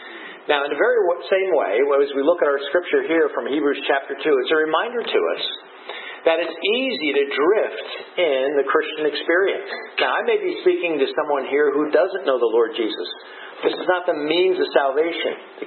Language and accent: English; New Jersey, United States; Growing up on the Jersey Shore, as I have all my life, it was a common thing for us to be on the water, at the water's edge all the time